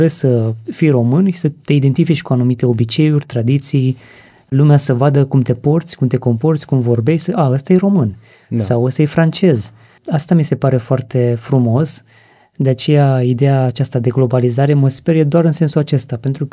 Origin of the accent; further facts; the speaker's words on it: Romania; mi-ar plăcea într-un fel să păstrăm și acea identitate culturală din trecutul nostru. Noi suntem români pentru că...